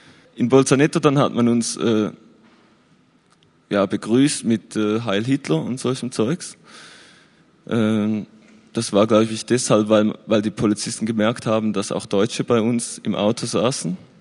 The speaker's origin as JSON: {"language": "German", "region": "Thurgau", "country": "Switzerland", "said": "wir kommen alle aus dem Thurgau, also das ist im Nordosten der Schweiz."}